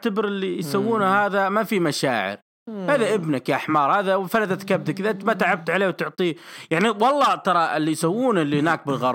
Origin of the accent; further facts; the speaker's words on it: Al-Qassim, Saudi Arabia; عندنا في القصيم